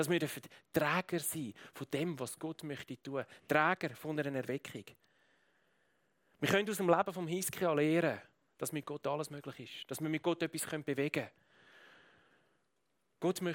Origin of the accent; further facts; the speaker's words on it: Würenlos, Aargau, Switzerland; Ich bin in Würrolos aufgewachsen, ich habe in Baden meine Lehre gemacht